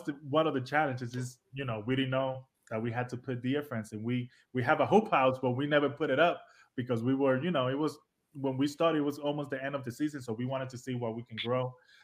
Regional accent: New York City, New York, United States; So we come from New York City. So we were farming on our fire escape.

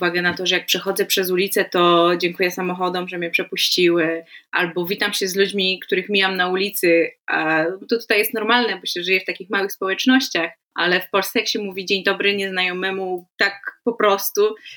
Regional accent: Bartoszyce, Warmian-Masurian Voivodeship, Poland; moved away as an adult; now in France; bo ja jestem z Bartoszyc pod granicą z obwodem kaliningradzkim.

